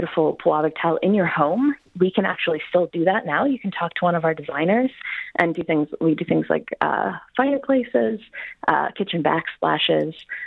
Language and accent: English; Detroit, Michigan, United States; So I was born and raised in Detroit.